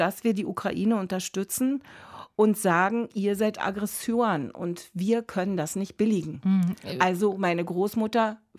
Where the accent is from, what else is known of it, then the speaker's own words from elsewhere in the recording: Germany; Für uns ist ja immer die Frage als Deutsche, betrachten Sie den 8. Mai als Zusammenbruch oder betrachten Sie ihn als Tag der Befreiung?